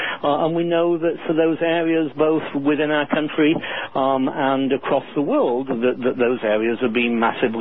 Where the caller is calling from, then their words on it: Key West, Florida, United States; I'm calling from Key West. I do a lot of work in the Florida Keys.